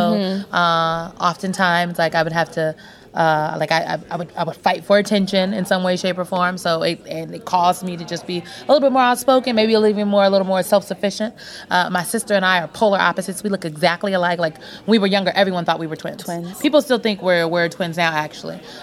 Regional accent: Omaha, Nebraska, United States; Nebraska. Yes, Nebraska. Okay. Malcolm X is from Nebraska. Omaha. Malcolm X is from down the street, up the street from the chicken spot that I used to work at.

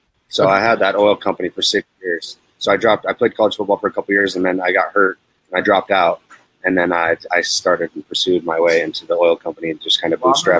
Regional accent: Montana, United States; So growing up in Montana and then, you know, living in 11 different cities

